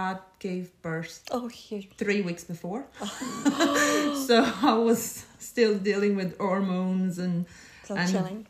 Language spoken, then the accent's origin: English; Madeira, Portugal; now in Northern Ireland, United Kingdom; because I'm originally from Portugal, beautiful island as well, called Madeira.